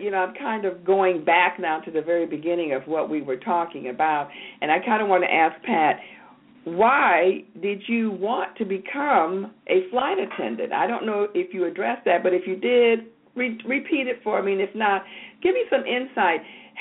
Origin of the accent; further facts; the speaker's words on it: England, United Kingdom; born there; also born or lived in Africa; I was born in England and lived in Africa, and we just traveled all over.